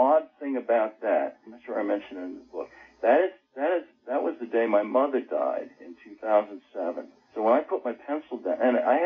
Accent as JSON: {"language": "English", "region": "Pennsylvania", "country": "United States", "tie": "born or raised there", "said": "Well, it's a rural area in central Pennsylvania. So a small town, but very rural oriented."}